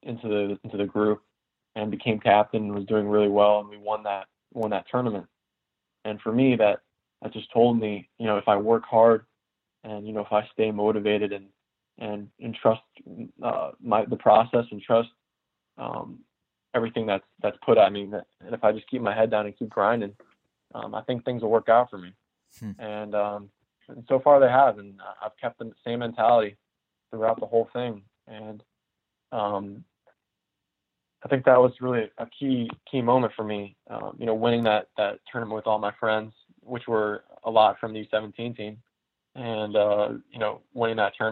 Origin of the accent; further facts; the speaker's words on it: Glen Allen, Virginia, United States; I grew up in Glen Allen, Virginia, around 2 hours away from Washington, D.C.